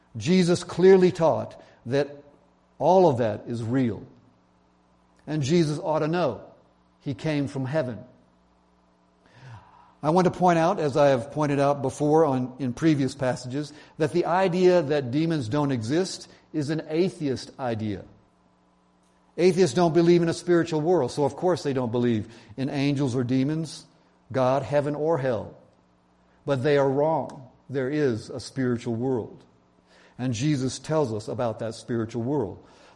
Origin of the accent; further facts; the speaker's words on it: Georgia, United States; now in California, United States; Maybe you've never seen this here in Southern California, but I grew up in Georgia. It rains a lot